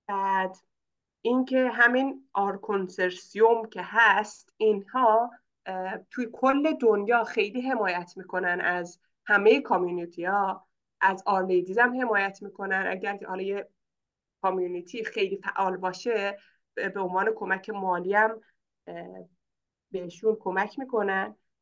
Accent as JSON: {"language": "Persian", "town": "Urmia", "region": "West Azerbaijan", "country": "Iran", "tie": "born or raised there", "said": "من خودم اون موقع ارومیه بودم، شهر خودم ارومیه بودم"}